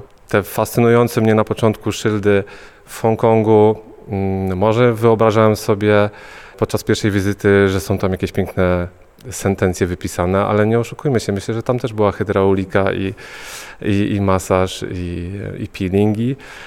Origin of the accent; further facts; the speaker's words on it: Silesian Voivodeship, Poland; No ja jestem skromnym chłopakiem ze Śląska, który przyjechał tutaj przez Bielsko